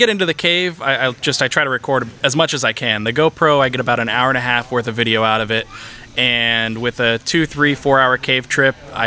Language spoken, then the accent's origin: English; Pennsylvania, United States; now in Indiana, United States; I'm actually from Pennsylvania, but I just moved out to Indiana this past October